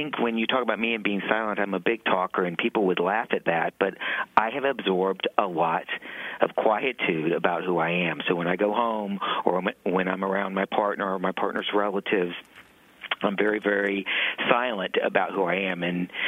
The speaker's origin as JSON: {"language": "English", "town": "Savannah", "region": "Georgia", "country": "United States", "tie": "born or raised there", "said": "Well, I'm 51 years old. I'm a white male. I'm gay. I grew up in Savannah, Georgia."}